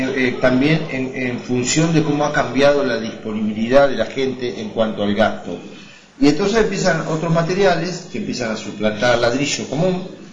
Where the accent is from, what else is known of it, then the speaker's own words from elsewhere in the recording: Necochea, Buenos Aires Province, Argentina; Yo soy necochense, no soy de Quequén